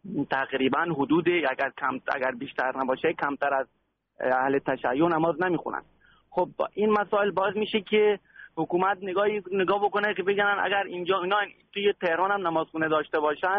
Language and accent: Persian; Iran; ما خودمون ایرانی هستیم دو در مسئله رو داریم.